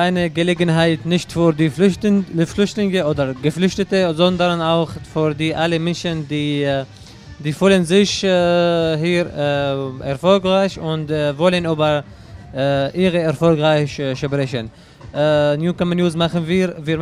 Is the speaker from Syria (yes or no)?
yes; Syria; German is a second language; now in Tübingen, Germany; Das ist nicht normal bei uns in Syrien. Wir hatten in Syrien keine Medienpresse. Free Media, ja. Und jetzt hier können wir, was wir wollen, über was wir wollen diskutieren.